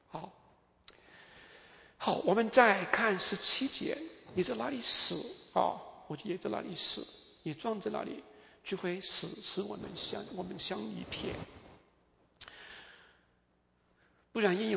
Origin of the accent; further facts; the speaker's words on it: China; 像我们中国人回家乡的嘛，要衣锦还乡啊，那才是荣耀。